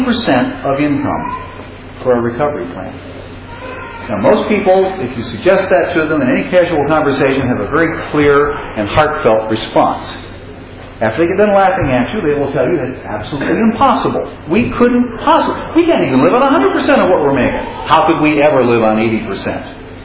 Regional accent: Michigan, United States; Actually, I grew up in Michigan, and I can assure you the folks there struggle with it, too.

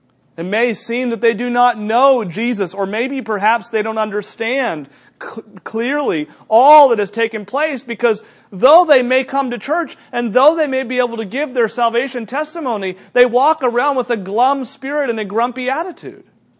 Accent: New Hampshire, United States; Growing up in New Hampshire, we had an outreach pastor.

